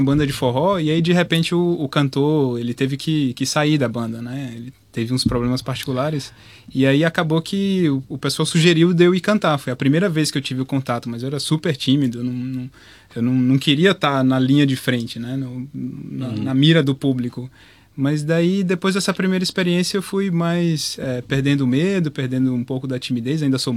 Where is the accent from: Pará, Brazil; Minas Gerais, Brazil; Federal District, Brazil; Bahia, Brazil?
Bahia, Brazil; mas eu sou baiano, né?